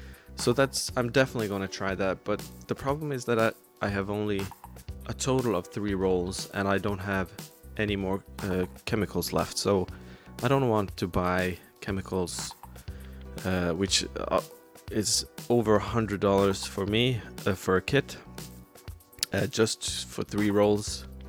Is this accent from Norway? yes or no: yes; Norway; English is a second language; I'm from Norway, I'm 36.